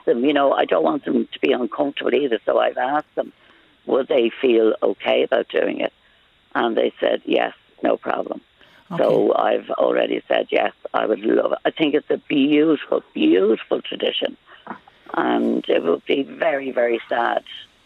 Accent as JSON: {"language": "English", "town": "Dublin", "region": "Leinster", "country": "Ireland", "tie": "born or raised there", "said": "I'm born and bred in Dublin."}